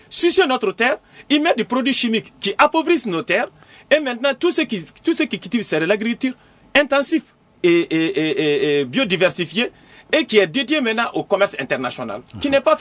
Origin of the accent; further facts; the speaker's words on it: Sikasso, Mali; mais la pomme de terre au début au Mali, moi je viens de Ségasso, j'ai toujours cultivé de la pomme de terre.